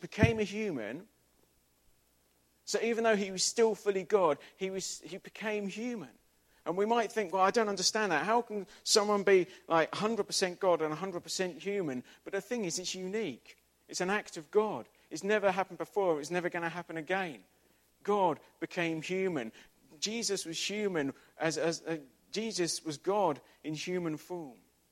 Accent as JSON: {"language": "English", "region": "London", "country": "United Kingdom", "said": "I come from London. I don't get to see stars"}